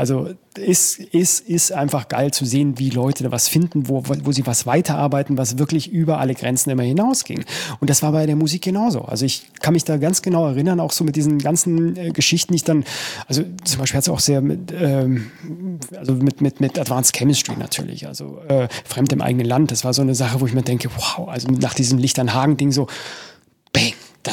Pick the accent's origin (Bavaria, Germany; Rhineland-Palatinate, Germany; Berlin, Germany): Bavaria, Germany; Munich